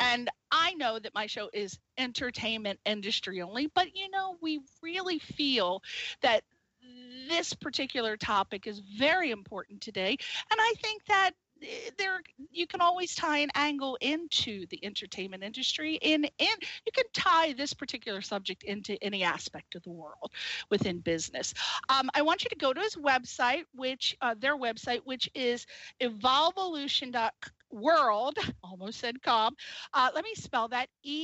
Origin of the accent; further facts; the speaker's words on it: East Coast, United States; I'm from the East Coast, so it's like we talk really, really fast, and we like monosyllabic conversation.